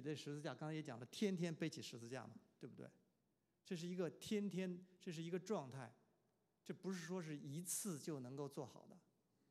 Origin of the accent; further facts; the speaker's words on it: China; 因为啊我是大陆嘛，我从那个环境长大，对我来讲，那边的一